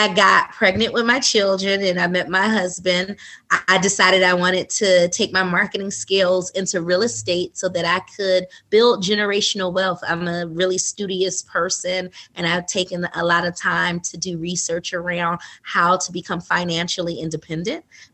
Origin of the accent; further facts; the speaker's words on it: Philadelphia, Pennsylvania, United States; I am a realtor. I am originally from West Philadelphia, born and raised where the playground was at.